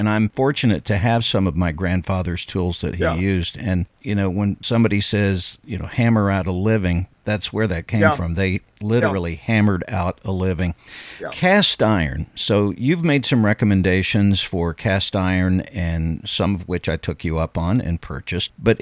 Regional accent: Texarkana, United States; I grew up near the Red River as well, up near Texarkana.

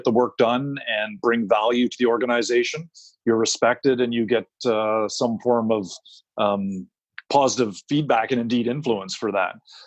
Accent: Canada; And that was my job in NATO, both as a Canadian and then as a NATO officer

